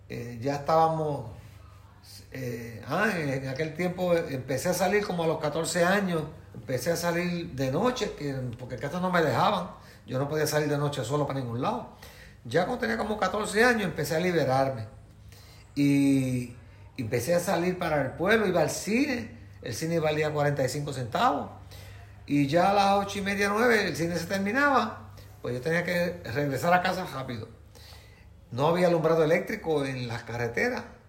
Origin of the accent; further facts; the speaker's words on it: San Sebastián, Puerto Rico; also born or lived in Lares; Bueno, yo vivo en San Sebastián, siempre he vivido aquí, aunque nací en Lares, pero mi papá me trajeron para San Sebastián cuando tenía aproximadamente 2 años de edad y nos quedamos en San Sebastián, aquí todavía estamos.